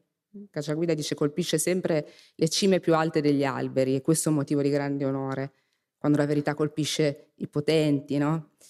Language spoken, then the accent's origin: Italian; Florence, Tuscany, Italy; Io vengo da Firenze, quindi mi piace col campanilismo dei toscani fare un po' di citazioni di casa mia.